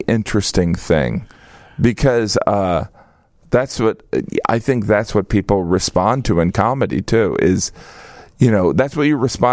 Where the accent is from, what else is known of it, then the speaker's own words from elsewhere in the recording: Indiana, United States; I grew up in Northwest Indiana.